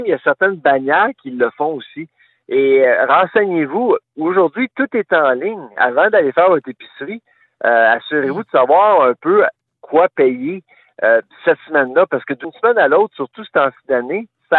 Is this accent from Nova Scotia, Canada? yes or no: yes; Nova Scotia, Canada; Ça n'existe pas encore au Québec, mais ça existe chez nous en Nouvelle-Écosse.